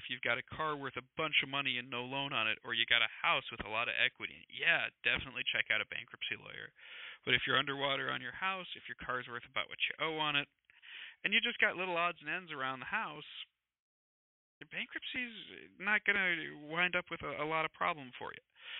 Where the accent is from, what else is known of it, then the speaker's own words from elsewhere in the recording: South Dakota, United States; I grew up in South Dakota, and because of that, we have farm analogies because I'm wearing cowboy boots right now.